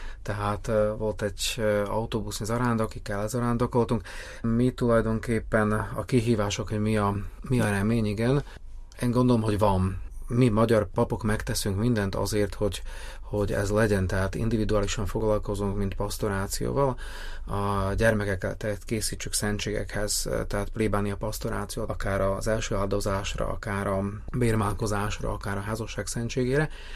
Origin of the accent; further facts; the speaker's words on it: Bratislava, Bratislava Region, Slovakia; first language hu; Én Pozsonyban nőltem, ott születtem, de hogy magyar ajkú vagyok, akkor Pozsonyban nincs olyan nagy szükség magyar pasztorációra